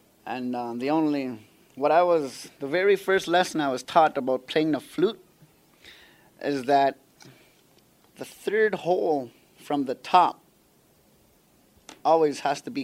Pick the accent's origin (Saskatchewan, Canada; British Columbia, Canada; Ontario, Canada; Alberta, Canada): Ontario, Canada; Whitefish Bay; I am from Whitefish Bay, Ontario, Canada.